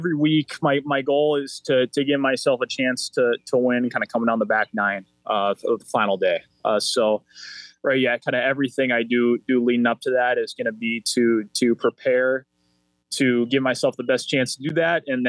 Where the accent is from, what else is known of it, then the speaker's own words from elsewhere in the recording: Minnesota, United States; to be able to represent my home state, wear the maroon and gold, and stay home and kind of give Minnesota everything I have to offer.